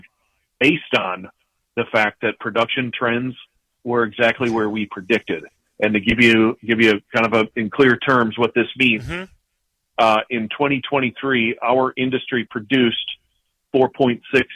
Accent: Midwest, United States; And, you know, I grew up in the Midwest.

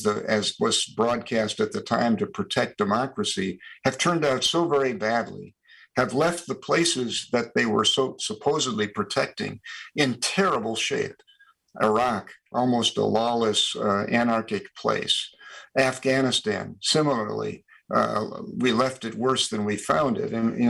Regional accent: United States; should we not, as an American people, have been asserting ourselves?

